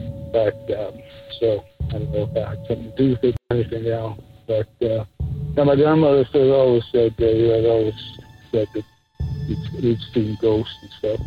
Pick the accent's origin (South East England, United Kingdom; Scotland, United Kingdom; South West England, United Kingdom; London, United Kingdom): Scotland, United Kingdom; I was raised in Scotland